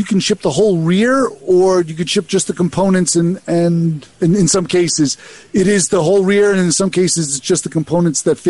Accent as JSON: {"language": "English", "town": "Brooklyn", "region": "New York", "country": "United States", "said": "I came from Brooklyn as well, working in the street, working off the gutter"}